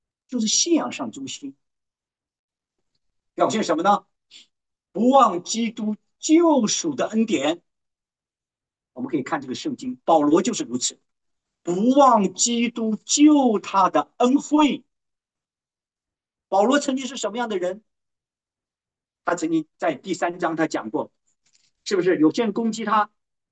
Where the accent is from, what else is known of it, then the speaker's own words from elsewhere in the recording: Hunan, China; 我怕我湖南人说的不标准哈